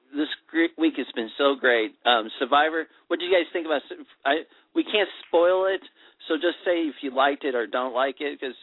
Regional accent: Chicago, Illinois, United States; Come on. I'm from Chicago. Who am I going to cheer for?

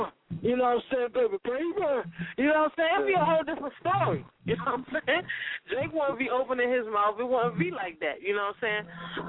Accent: Trinidad & Tobago; and I'm from Trinidad.

